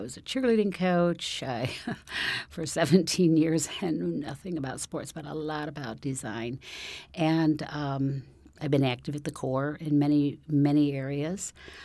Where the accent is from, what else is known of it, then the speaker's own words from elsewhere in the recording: Rockford, Illinois, United States; I grew up in Rockford, Illinois. I'm a child of immigrant parents from Sweden. I grew up in a humble environment.